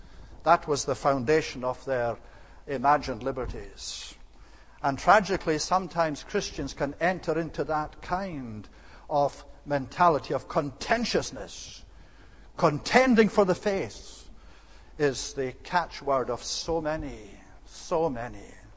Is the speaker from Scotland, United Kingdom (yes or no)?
yes; Scotland, United Kingdom; Scottish brand of it, and I'm a Scot, is in danger of destroying itself